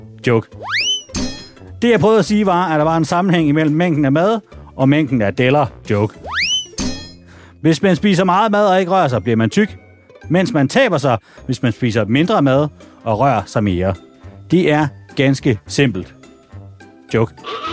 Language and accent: Danish; Vejle, Region of Southern Denmark, Denmark; For eksempel Vejle, hvor jeg er fra.